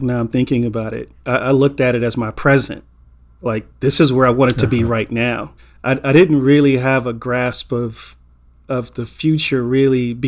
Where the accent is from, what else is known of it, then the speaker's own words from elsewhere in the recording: Inglewood, California, United States; if you're a black man growing up in Inglewood in the 80s, getting to 17 or 18 was a win, you know?